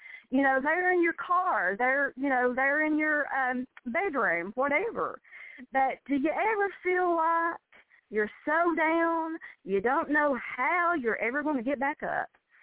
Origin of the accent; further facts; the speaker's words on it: Kentucky, United States; I'm from Kentucky, so of course the lady in Kentucky.